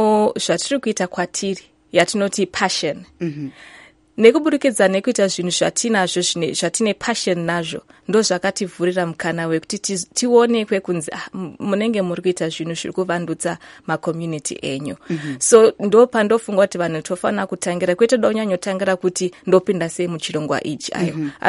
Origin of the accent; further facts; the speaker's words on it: Harare, Zimbabwe; I'm from Zimbabwe, Harare.